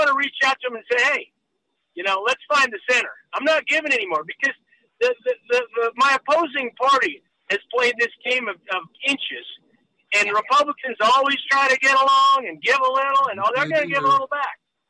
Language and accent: English; Manzanola, Colorado, United States; So I grew up in Manzanilla